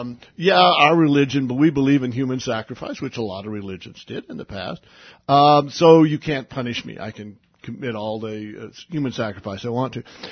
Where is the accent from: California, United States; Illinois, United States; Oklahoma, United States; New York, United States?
Oklahoma, United States; when I was growing up in Oklahoma, folks, I can't think of a self-respecting hunter that would want any of this legislation.